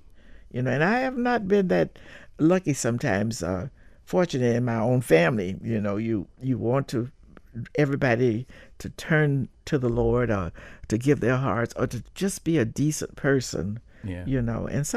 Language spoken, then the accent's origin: English; Williston, Florida, United States; born there; I was born right here in Florida, in Williston, Florida.